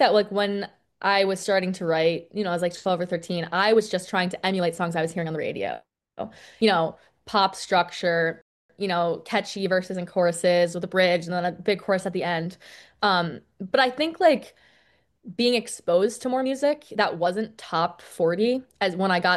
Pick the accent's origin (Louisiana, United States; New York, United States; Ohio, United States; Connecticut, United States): Connecticut, United States; So I'm from Connecticut, which is where I'm coming at you from today.